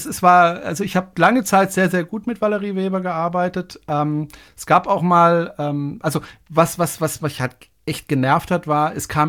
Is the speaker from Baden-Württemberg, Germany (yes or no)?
yes; Freiburg, Baden-Württemberg, Germany; Ich komme ja aus dem Badischen, aus Freiburg, und da spricht man ja eigentlich Badisch.